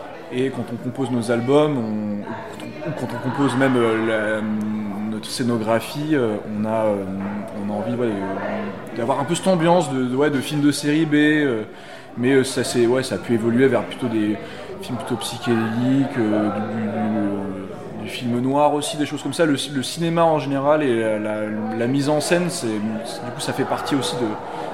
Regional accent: Grenoble, Auvergne-Rhône-Alpes, France; On est de Grenoble, oui.

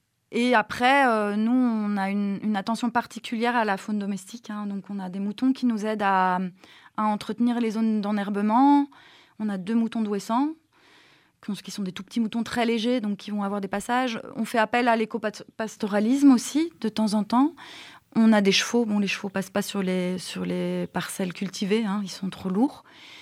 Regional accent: Belgium; Alors moi, je suis pas originaire du Diwa, je viens de Belgique et puis j'ai beaucoup bourlingué avant.

